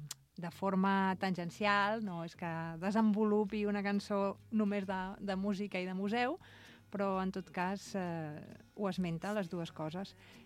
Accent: Barcelona, Catalonia, Spain; jo vinc de Barcelona, vivia allà, i quan era adolescent, jove, on quedàvem?

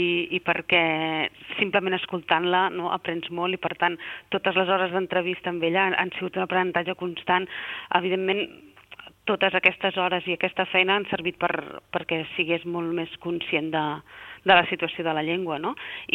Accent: Catalonia, Spain; els bilingües al final som els catalans

